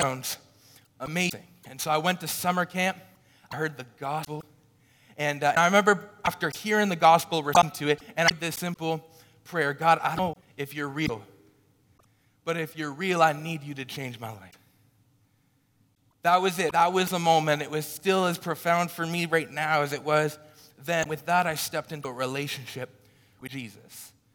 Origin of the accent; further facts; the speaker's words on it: Orleans, United States; I grew up here in Orleans, and I got actually my first job just right down the road.